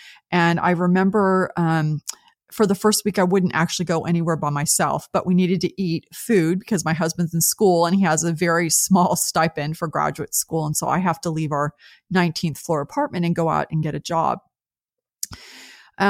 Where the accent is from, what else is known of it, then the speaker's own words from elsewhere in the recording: California, United States; moved away as an adult; So I grew up in the United States and in California, which is what is now Silicon Valley.